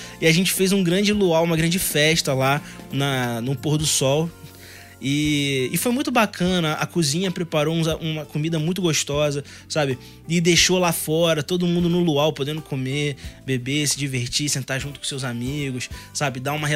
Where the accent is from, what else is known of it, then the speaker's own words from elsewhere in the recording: Petrópolis, Rio de Janeiro, Brazil; Ah, eu sou um cara lá de Petrópolis, no Rio de Janeiro. Minha terrinha.